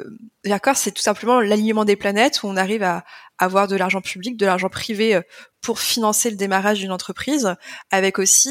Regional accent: France; On a une place à prendre en tant que Français, mais en tant qu'Européen.

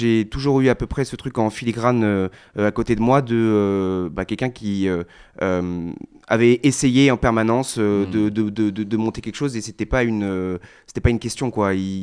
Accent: Paris, Île-de-France, France; Jonas et moi, on est tous les deux de Paris. On est né et on a grandi à Paris. On n'a jamais vraiment bougé. On a fait nos études, on a travaillé toute notre vie à Paris.

